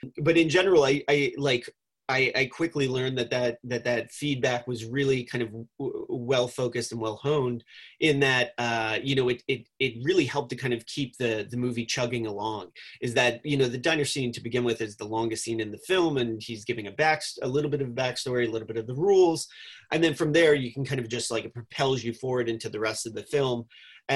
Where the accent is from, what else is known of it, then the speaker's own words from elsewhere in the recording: New Jersey, United States; But just the influence of being a kid growing up in New Jersey in the 80s and the 90s.